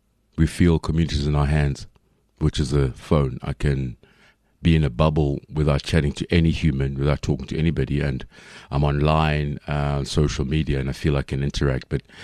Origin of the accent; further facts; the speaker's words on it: Soweto, Gauteng, South Africa; especially what was around us from born and bred in Soweto